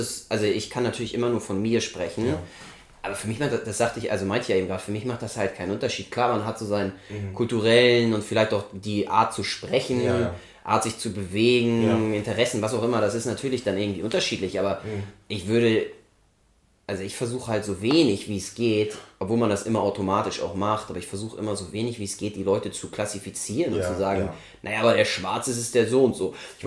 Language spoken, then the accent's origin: German; Germany; ich bin halt in Deutschland geboren, in Deutschland aufgewachsen. Meine Eltern sind deutsch und meine Großeltern kommen, also der eine Teil kommt aus Polen.